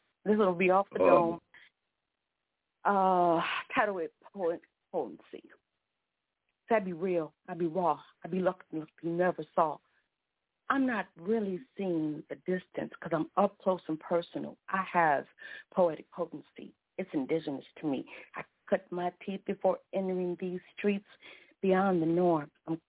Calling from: Joliet, Illinois, United States; I'm calling from Joliet, Illinois.

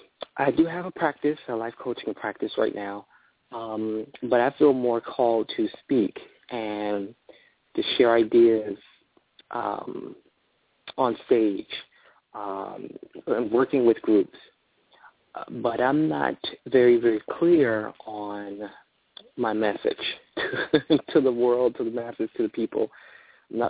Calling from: Florida, United States; I'm calling from Florida.

